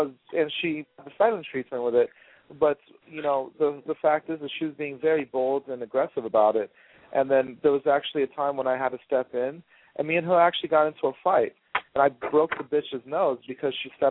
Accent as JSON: {"language": "English", "country": "Germany", "moved": "yes", "lives_now": "California, United States", "said": "I am originally from Germany. He's right on that, but I actually live in California now, so I've been out here for the last 15 years."}